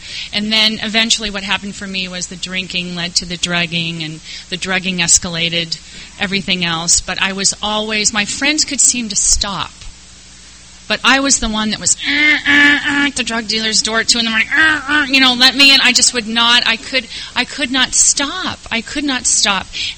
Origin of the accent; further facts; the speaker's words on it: California, United States; also born or lived in Modesto; I was born in Modesto, California. I don't know if you know where that is. Ooh, gnarly. Home of Gala Wine and American Graffiti. And I didn't live very long there before we moved to Southern California.